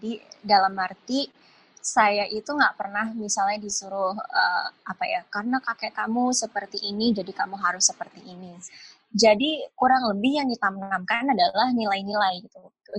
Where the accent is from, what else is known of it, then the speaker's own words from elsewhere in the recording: Jakarta, Indonesia; Jadi kalau ketika saya sebagai anak Jakarta, teman-teman saya di umur 14-15 tahun tuh udah mencoba untuk nyetir